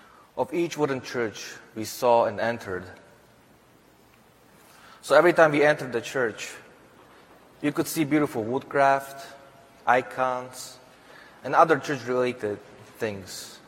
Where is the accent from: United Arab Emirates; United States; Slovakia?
Slovakia; When I was growing up in Slovakia, I remember having visitors at our house from America.